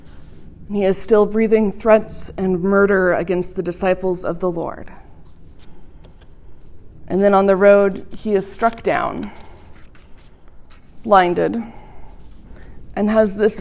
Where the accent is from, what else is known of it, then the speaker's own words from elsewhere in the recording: Montana, United States; It's one of the jokes they make about my home state of Montana. It's the biggest small town.